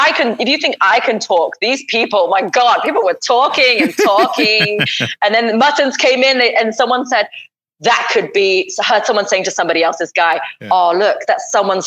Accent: Singapore; I always listened to Class 85 since when I was young in Singapore. Right. I grew up in Singapore.

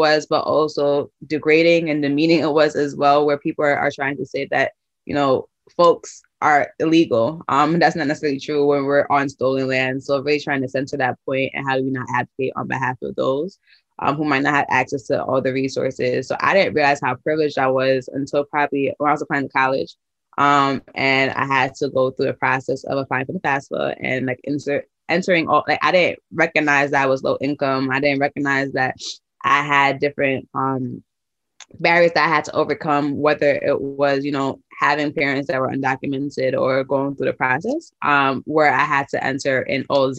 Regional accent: Brooklyn, New York, United States; I grew up in Brooklyn, New York

